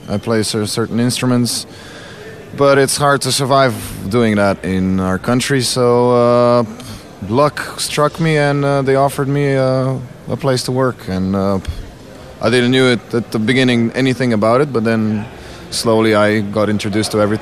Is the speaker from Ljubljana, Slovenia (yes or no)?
yes; Ljubljana, Slovenia; English is a second language; I come from Slovenia, Ljubljana, capital city, and I'm an audio engineer, audio producer.